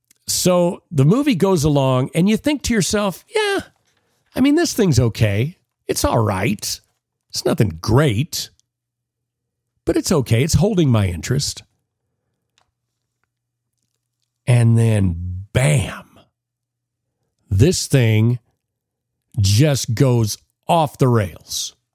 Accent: Southern United States, United States; And I grew up in the Bible Belt. And when you're 17 in the Bible Belt, back in the 1980s, you end up going on church field trips.

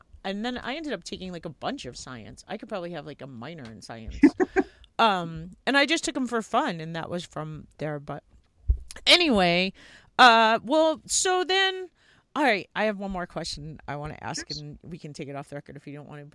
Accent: New York, United States; now in Montana, United States; I'm in Montana, but I grew up in New York.

